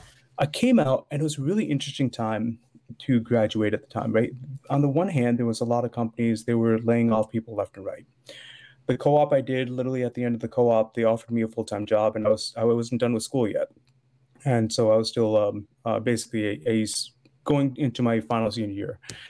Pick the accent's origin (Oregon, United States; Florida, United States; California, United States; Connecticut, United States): Connecticut, United States; Southington; I grew up in Southington and I always felt like I was sitting on the sidelines watching the parade go by, right?